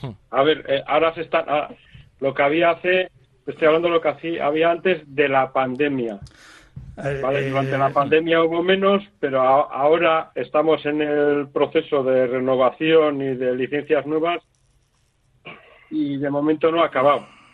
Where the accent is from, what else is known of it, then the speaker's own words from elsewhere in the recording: Santurtzi, Basque Country, Spain; somos de Santurce